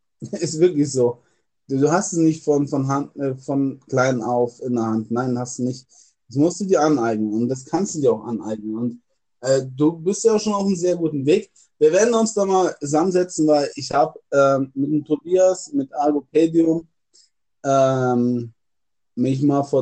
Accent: Weiden, Bavaria, Germany; Ich komme hier aus Weiden, aus der Nähe von Weiden.

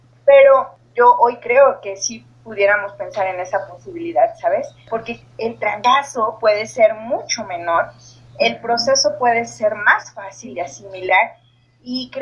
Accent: Atempan, Puebla, Mexico; soy originaria del estado de Puebla, soy de un pequeño pueblito llamado Atempan, que está ya pegado a los límites con Veracruz.

